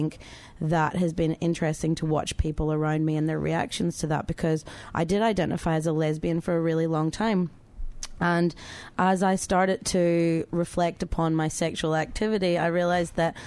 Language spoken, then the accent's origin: English; Ireland; even growing up in Ireland